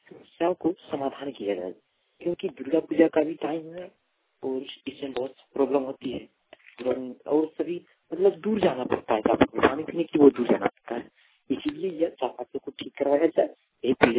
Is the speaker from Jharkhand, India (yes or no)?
yes; Deoghar, Jharkhand, India; मैं मेरा थाना जिला देवघर का निवासी हूँ